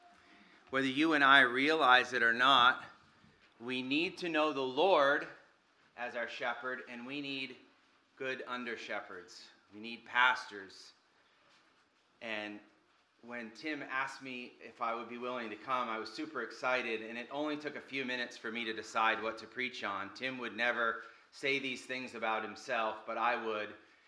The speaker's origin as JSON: {"language": "English", "region": "Vermont", "country": "United States", "tie": "born or raised there", "said": "I grew up in Vermont. I've served as a pastor in Vermont for 20 years."}